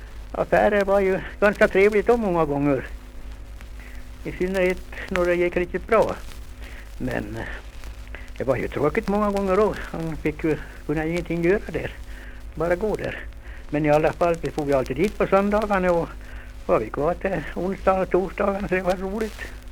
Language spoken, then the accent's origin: Swedish; Torsåker, Sweden; Jag var från Torsåker, sa jag.